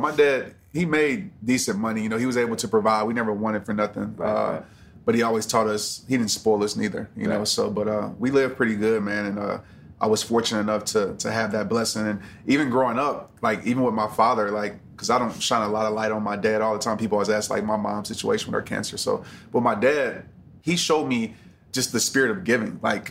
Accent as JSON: {"language": "English", "town": "New Orleans", "region": "Louisiana", "country": "United States", "tie": "born or raised there", "also_born_or_lived": "Little Rock", "said": "So yeah, growing up, I was born in Little Rock, but I moved to New Orleans when I was like, I don't know, 3 months old. So I grew up from there to seventh grade."}